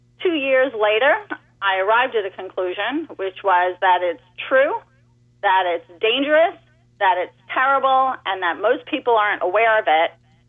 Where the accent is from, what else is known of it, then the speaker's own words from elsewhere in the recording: New York, United States; You know, I'm a New Yorker. I was surrounded by very liberal people, not religious people, you know, mostly secular.